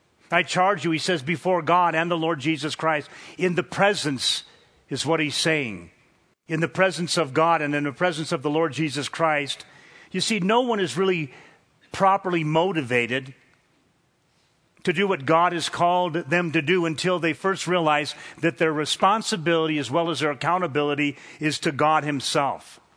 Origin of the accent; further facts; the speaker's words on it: California, United States; I remember after living here for a few years and I came from Southern California, and then we made a trip over to Sacramento